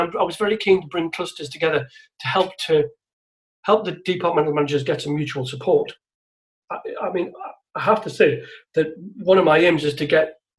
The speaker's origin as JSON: {"language": "English", "region": "North East England", "country": "United Kingdom", "tie": "born or raised there", "said": "growing up in the Northeast, certainly in the 70s, it was a really big deal to come to London."}